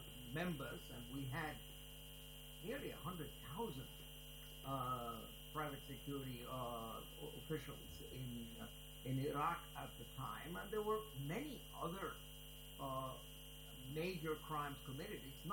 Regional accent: United States; As an American, I can say not in my name.

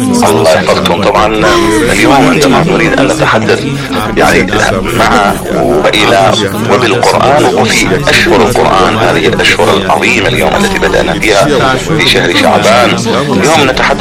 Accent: Iraq; احنا كأنا أتحدث يعني كعراقي

